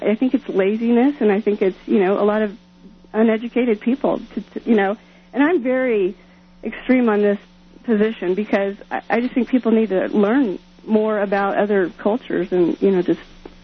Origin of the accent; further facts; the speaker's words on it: New Mexico, United States; And I'm from New Mexico. I grew up close to the border. So I've really not known any other, you know, culture or lifestyle except for the Hispanic and Mexican culture.